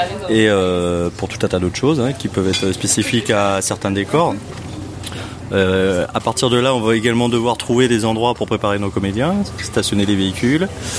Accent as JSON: {"language": "French", "region": "Auvergne-Rhône-Alpes", "country": "France", "said": "Moi, personnellement, je suis savoyard, donc tourner à la montagne, c'est un truc qui est naturel chez moi."}